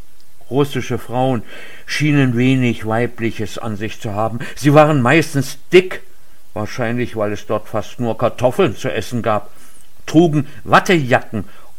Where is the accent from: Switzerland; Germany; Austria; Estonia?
Germany; Rhineland; In meiner Kindheit im Rheinland der 50er und 60er Jahre hatten diese Worte für mich immer etwas Unheimliches, Bedrohliches.